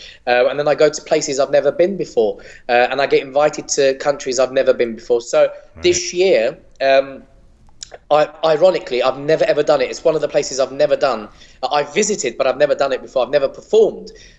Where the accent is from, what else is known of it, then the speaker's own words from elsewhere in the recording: England, United Kingdom; I was born and raised in England, and I've lived in England all my life.